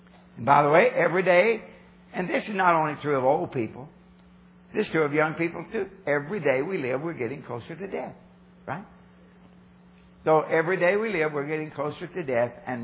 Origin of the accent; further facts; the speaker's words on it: Kentucky, United States; I'm from Kentucky. I was born and raised in Kentucky. And pastored there for about 8 years.